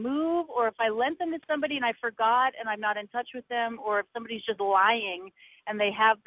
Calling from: Eugene, Oregon, United States; I'm calling from Eugene right now.

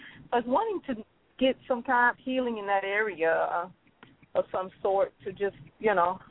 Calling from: Florida, United States; I'm calling from Florida.

